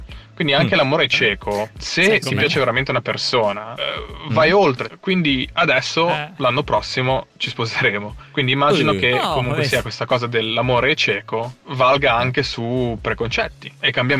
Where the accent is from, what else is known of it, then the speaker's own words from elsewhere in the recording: Genoa, Liguria, Italy; io sono genovese e italiano, ecco.